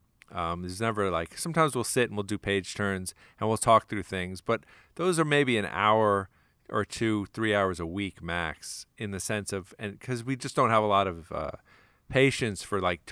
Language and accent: English; New Jersey, United States; born or raised there